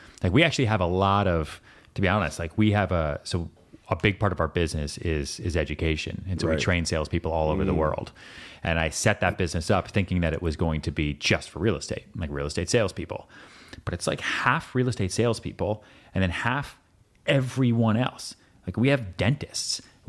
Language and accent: English; Massachusetts, United States; now in New York City, United States; I didn't want to go to Los Angeles because I grew up outside Boston and LA was just way too far.